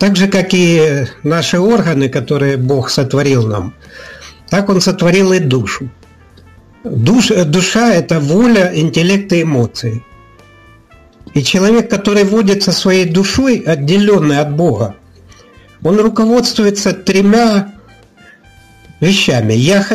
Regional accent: Zaporizhzhia, Zaporizhzhia Oblast, Ukraine; Я из Запорожья.

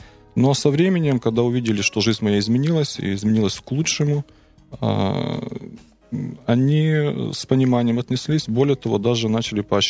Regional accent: Odesa Oblast, Ukraine; now in Kyiv, Ukraine; В нашей местности, в моем родном городе, была турецкая крепость, и более 300 лет там пребывали турки.

